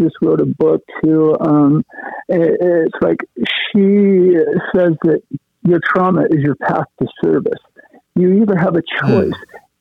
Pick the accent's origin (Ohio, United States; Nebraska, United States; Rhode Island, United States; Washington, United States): Washington, United States; born there; I'm a transgender female. I was born in Eastern Washington in the 60s.